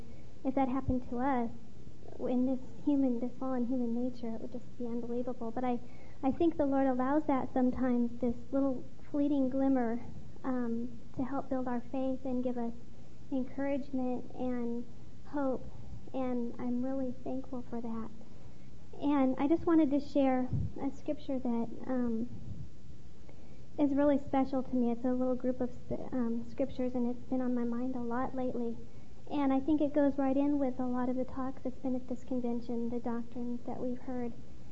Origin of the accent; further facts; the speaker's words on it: Sacramento, California, United States; I'll go next. … from Sacramento.